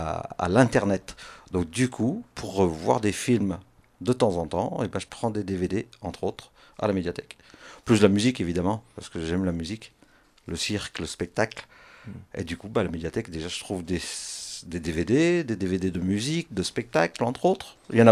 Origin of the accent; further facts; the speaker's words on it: Auvergne-Rhône-Alpes, France; Moi, je suis savoyard